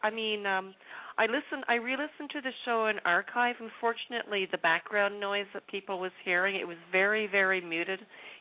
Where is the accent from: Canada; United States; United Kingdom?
Canada; People don't believe that I'm Canadian. I have people in the chat room that say, she's Canadian? Yep, born and raised there.